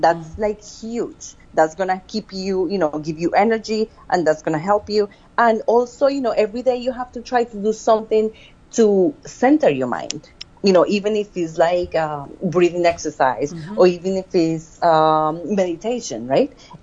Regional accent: Colombia; moved away as an adult; I'm from Colombia, right? I grew up in Colombia. I came here when I was 18.

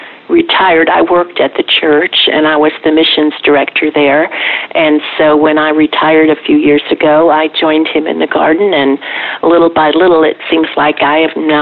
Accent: Lima, Ohio, United States; also born or lived in Madison, Wisconsin / Tacoma, Washington; now in Texas, United States; Well, I was born in Wisconsin, in Madison, Wisconsin, but I grew up mostly in a little town in Lima, Ohio.

